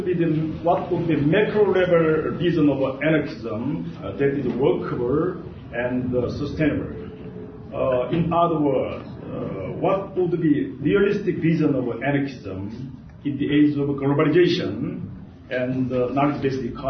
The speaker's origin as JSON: {"language": "English", "country": "South Korea", "second_language": "English", "said": "I'm from South Korea."}